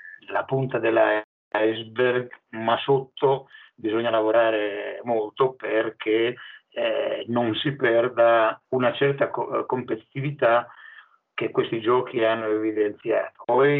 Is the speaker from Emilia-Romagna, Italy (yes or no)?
yes; Ferrara, Emilia-Romagna, Italy; due delle componenti delle farfalle sono di Ferrara, quindi della mia città